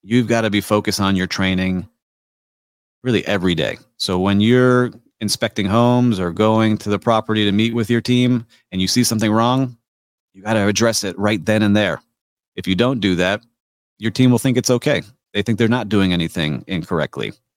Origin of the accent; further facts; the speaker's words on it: Miami, Florida, United States; All right, Layla from my hometown in Miami.